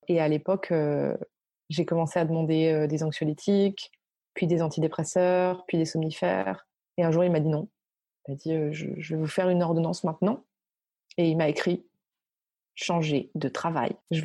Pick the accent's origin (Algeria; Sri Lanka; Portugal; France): France; Normandy; Moi, j'ai grandi en Normandie, pas loin du Havre. Mon père travaillait sur la zone industrielle à côté du Havre, là, Gonfreville-l'Archer.